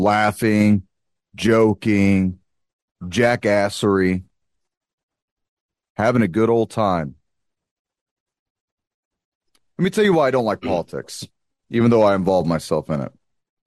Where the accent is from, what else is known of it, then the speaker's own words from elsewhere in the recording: United States; I'm an American. I don't care.